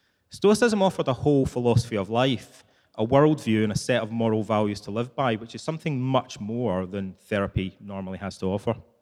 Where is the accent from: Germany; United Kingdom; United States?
United Kingdom; And being British, I had to really resist the urge to give a sarcastic response.